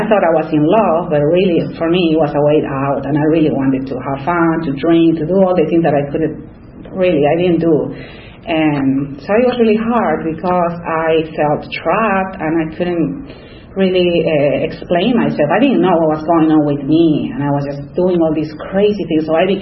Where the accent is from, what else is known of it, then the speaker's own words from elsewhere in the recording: Lima, Peru; first language Spanish; English is a second language; I have an accent, as you can say. I was born and raised in Lima, Peru, so I speak Spanish, too